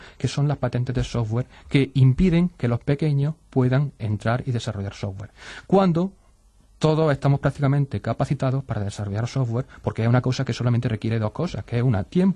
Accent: Andalusia, Spain; Soy andaluz, exagero siempre un poquito.

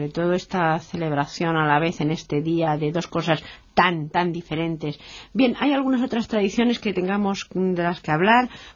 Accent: Spain; nos llama la atención a nosotros como españoles

